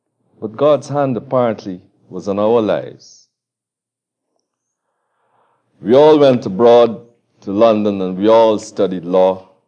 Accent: Guyana; born there; I was born in Guyana. And was the product of a religious home

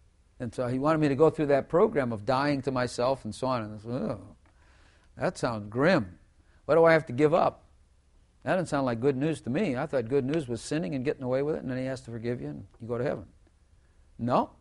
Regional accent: Chicago, Illinois, United States; I'm from Chicago. He's from Chicago. So it could happen.

